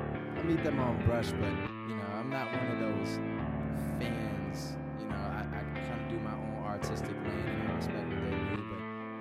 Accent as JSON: {"language": "English", "town": "Bridgeport", "region": "Connecticut", "country": "United States", "tie": "born or raised there", "lives_now": "Atlanta, United States", "said": "Bridgeport."}